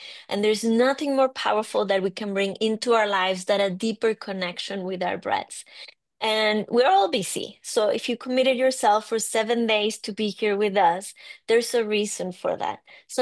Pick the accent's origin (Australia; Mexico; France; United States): Mexico; English is a second language; I am from Mexico.